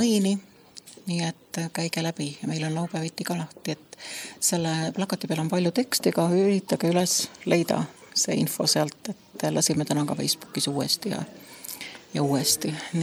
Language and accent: Estonian; Pärnu, Pärnu County, Estonia; Mul on äärmiselt tihedad tikkimise kogemused, sellepärast, et ma kasvasin Pärnus oma vanaema hoolealal